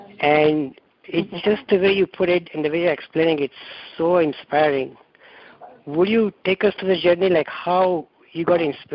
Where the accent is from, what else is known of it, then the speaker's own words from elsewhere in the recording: United States; I'm Indian-American.